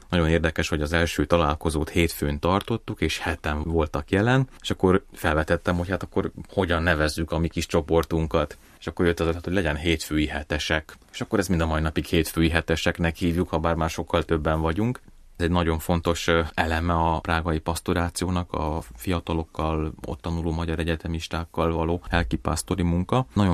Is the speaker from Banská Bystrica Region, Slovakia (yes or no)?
yes; Banská Bystrica Region, Slovakia; Én felvidéki származású vagyok, Beszterce-Bányai egyházmegyés. Pozsonyban, illetve Budapesten tanultam